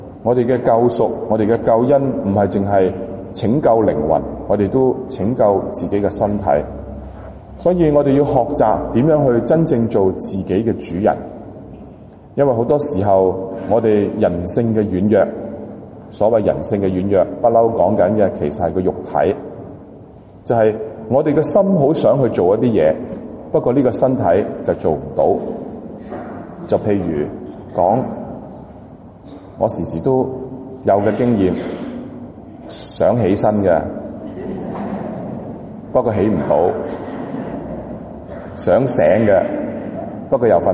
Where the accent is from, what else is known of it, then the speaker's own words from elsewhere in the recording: Guangdong, China; 还要所谓我们广东人讲的白头人送黑头人